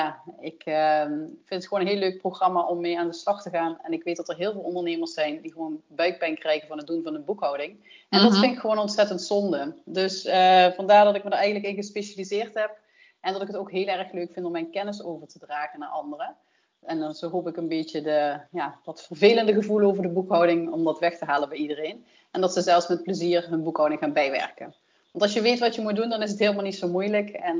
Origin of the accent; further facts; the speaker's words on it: Limburg, Netherlands; Ik kom uit de buurt van Maastricht.